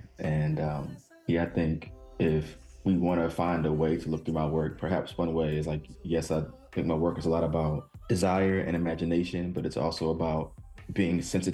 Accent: Baltimore, Maryland, United States; And I also was born and raised in Baltimore and listened to a lot of Baltimore club music.

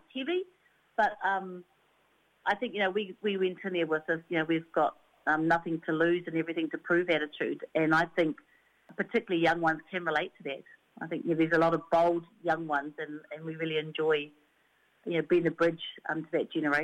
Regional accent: West Coast, New Zealand; I'm from the West Coast

